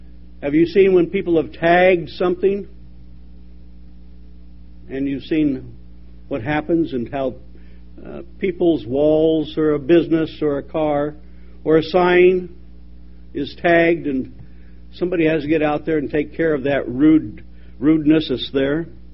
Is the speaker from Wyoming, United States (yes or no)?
yes; Wyoming, United States; I'm from Wyoming. And the area where I grew up, Colorado, Wyoming, Nebraska, I've seen some unusual things.